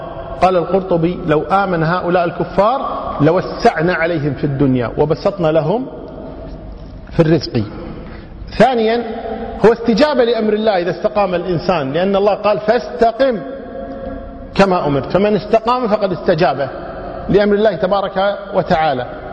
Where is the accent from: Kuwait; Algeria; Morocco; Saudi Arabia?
Kuwait; خاصة عندنا بالكويت